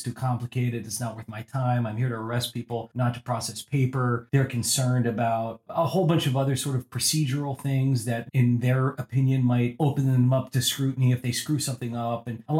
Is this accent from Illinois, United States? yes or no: no; Virginia, United States; Yeah, so I grew up in Virginia. My dad was a Secret Service agent.